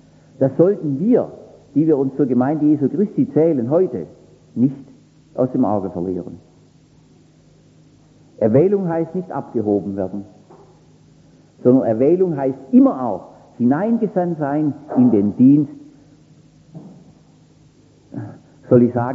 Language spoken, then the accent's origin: German; Baden-Württemberg, Germany; ich muss mich immer vergewissern, dass ich da ausländisch spreche als Schwabe.